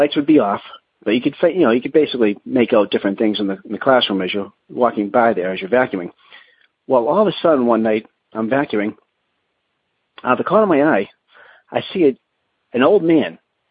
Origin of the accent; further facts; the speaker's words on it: Massachusetts, United States; I'm from Massachusetts.